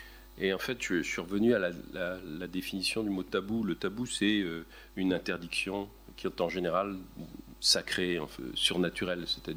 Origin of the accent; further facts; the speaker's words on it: Algiers, Algiers Province, Algeria; born there; je suis né à Alger.